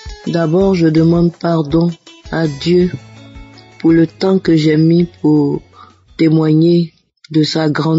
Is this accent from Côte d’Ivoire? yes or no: yes; Côte d’Ivoire; now in France; Je suis une Ivoirienne, je vis en France.